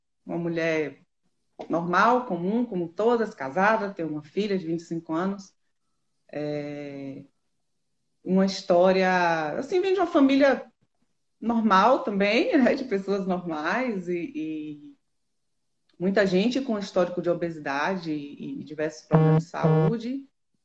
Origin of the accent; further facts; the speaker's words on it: Salvador, Bahia, Brazil; now in Guanambi, Brazil; eu sou de Salvador, né? Sou filha de Salvador, me criei lá também e me casei e vim embora para Guanambi, que é uma cidade do interior da Bahia, mais ou menos 800 quilômetros de distância da capital, porque meu esposo é militar, né?